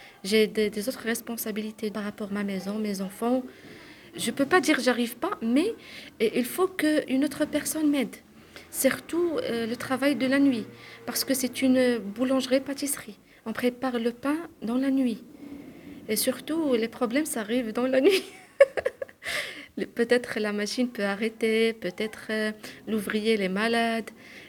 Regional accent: Morocco; French is a second language; moved away as an adult; now in France; j'ai 37 ans, je suis une maman de trois enfants, je suis marocaine, je suis sur le territoire la fin d'année de 2019.

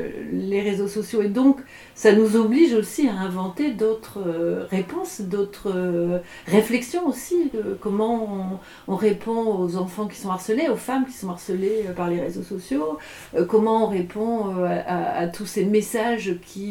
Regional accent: Béthune, Hauts-de-France, France; Et bon, du coup, moi, je viens de Béthune-Brevet.

